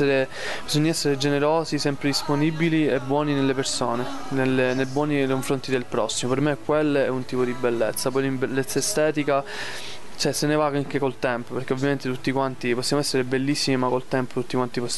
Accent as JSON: {"language": "Italian", "town": "Messina", "region": "Sicily", "country": "Italy", "tie": "born or raised there", "said": "siamo qua in Sicilia ad abbracciare tutti quanti i siciliani, la mia terra."}